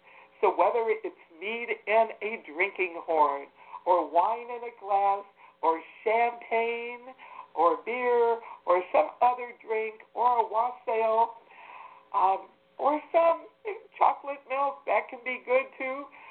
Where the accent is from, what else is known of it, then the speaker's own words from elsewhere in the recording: the South, United States; Now, I'm from the South, and one of The traditions is black-eyed peas for good luck or collard greens.